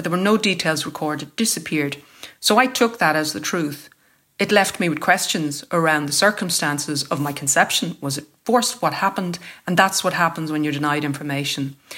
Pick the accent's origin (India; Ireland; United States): Ireland; Munster; born there; It says that I was born in County Dublin. I wasn't. That's what they write about people who were born in Cork.